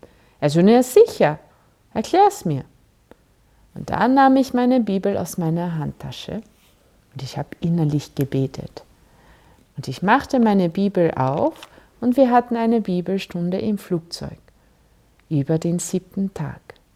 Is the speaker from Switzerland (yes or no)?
no; Vienna, Austria; ich komme aus Wien und fliege wegen einer Missionsreise auf den Philippinen.